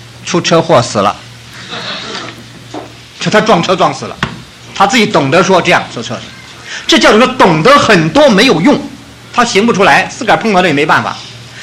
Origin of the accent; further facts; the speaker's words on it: China; 我们中国人就是8亿人口都成为传道人